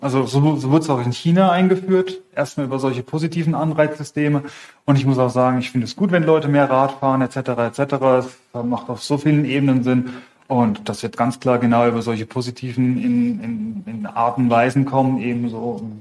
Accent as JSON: {"language": "German", "country": "Switzerland", "said": "Und wir in der Schweiz, wir haben als wahrscheinlich das einzige Land in der Welt die Möglichkeit, darüber abzustimmen"}